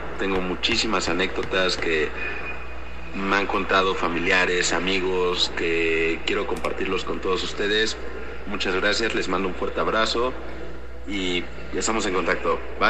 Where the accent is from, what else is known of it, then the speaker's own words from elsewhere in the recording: Mexico City, Mexico; somos de la Ciudad de México